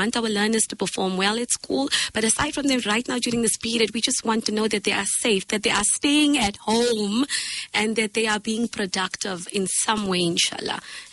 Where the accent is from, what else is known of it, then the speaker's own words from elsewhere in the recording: South Africa; You know, we are proudly South African, and we got this.